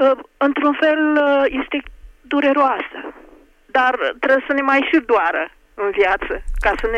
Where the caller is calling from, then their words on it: Piatra Neamț, Neamț County, Romania; din Piatra Neamț. Atât de rar pot să iau legătura cu dumneavoastră de pe telefonul meu fix din Piatra Neamț, că la Iași mi-e mai greu.